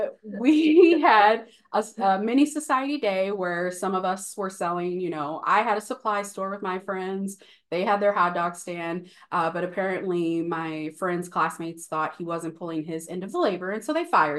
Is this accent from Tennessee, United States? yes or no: no; Omaha, Nebraska, United States; now in South Dakota, United States; I'm a proud first generation attorney, born and raised in Omaha, Nebraska, and then transplant to South Dakota, a proud South Dakota young lawyer.